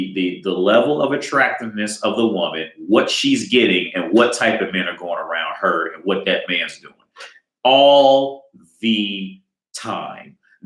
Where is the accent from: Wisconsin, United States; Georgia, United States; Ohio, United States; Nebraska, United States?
Ohio, United States; now in Prague, Czech Republic; Okay, because I'm in Prague now. I'm originally from Ohio.